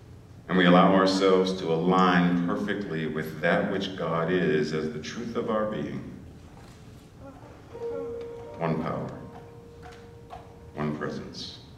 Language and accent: English; Pittsburgh, Pennsylvania, United States; Pittsburgh is my hometown.